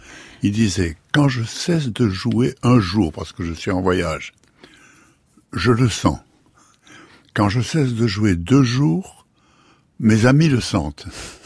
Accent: Colombières-sur-Orb, Occitanie, France; Alors, j'ai grandi à Colombières-sur-Orbe, au visage là où je suis né, et où j'ai toujours gardé ma maison, où je vais toujours.

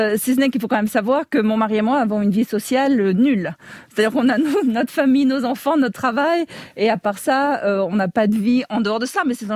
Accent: Marseille, Provence-Alpes-Côte d'Azur, France; born there; Moi je suis née à Marseille, ouais.

